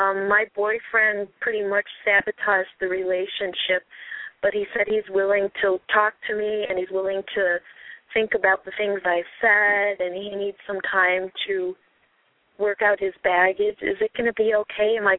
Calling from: Chicago, Illinois, United States; Hi, this is … in Chicago.

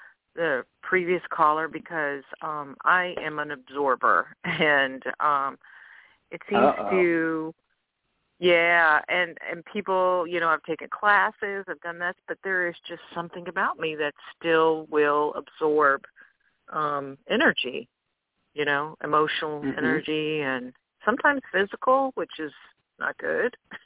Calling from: Louisiana, United States; I'm calling from Louisiana.

